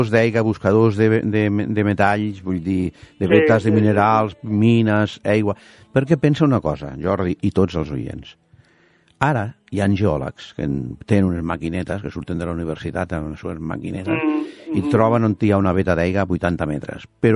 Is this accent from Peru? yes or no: no; Narbonne, Occitania, France; Jordi, ja saps que nosaltres som narbonesos, de Narbona.